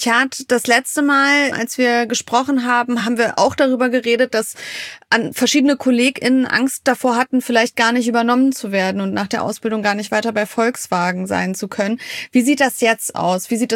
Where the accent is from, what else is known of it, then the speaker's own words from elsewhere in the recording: Wolfsburg, Lower Saxony, Germany; Ich kenne das auch noch aus meiner Jugend hier in Wolfsburg.